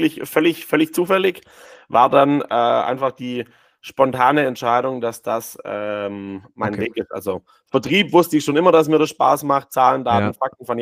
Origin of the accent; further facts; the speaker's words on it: Baden-Württemberg, Germany; Ich komme hier aus der Ecke Tübingen, habe dann irgendwann gesagt, ich würde gerne wieder nach Hause